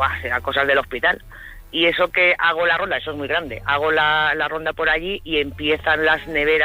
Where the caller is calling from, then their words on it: Castellón de la Plana, Valencian Community, Spain; Llamo de Castellón.